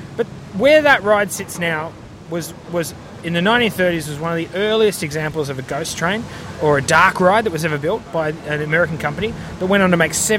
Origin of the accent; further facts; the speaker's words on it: Tasmania, Australia; I grew up in Tasmania, an island at the bottom of Australia